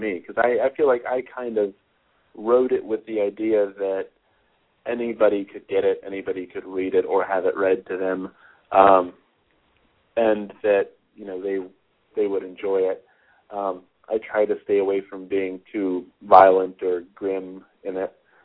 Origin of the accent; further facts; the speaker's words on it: California, United States; now in North Carolina, United States; You know, I grew up sort of on the West Coast. I lived in the Bay Area for a while and had a big comic book store there